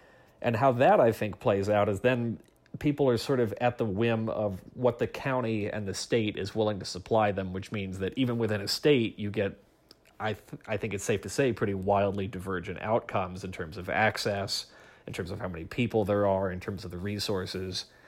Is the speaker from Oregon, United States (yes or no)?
yes; Oregon, United States; I'm thinking about my home state, Oregon.